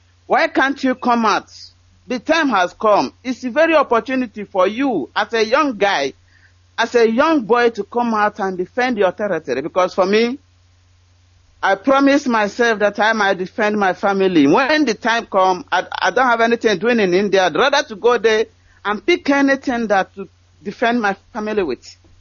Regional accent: Okigwe, Imo, Nigeria; I'm from Imo State, Okigwe Local Government, Isiokwe Community.

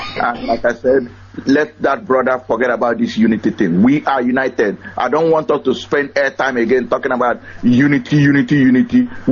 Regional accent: Oguta, Imo, Nigeria; now in Houston, United States; I'm calling from Houston, but I come from Arondionyemobi in Oguta, Biafra land.

